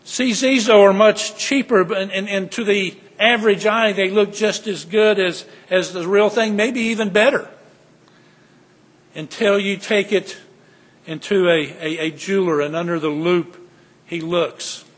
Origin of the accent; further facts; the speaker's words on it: Texas, United States; You know, I grew up in Texas where primarily it was cattle and beef.